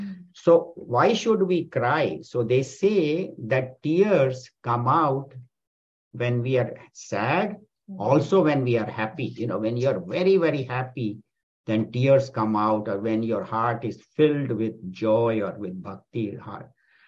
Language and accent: English; Mumbai, Maharashtra, India; I remember growing up in Bombay